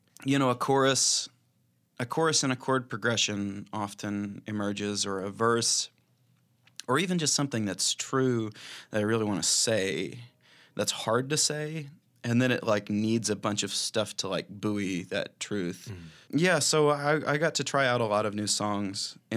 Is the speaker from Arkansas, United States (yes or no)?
yes; Arkansas, United States; And especially they knew when they found out I was from Arkansas, the musicians there started being like, oh, I know these tunes from Arkansas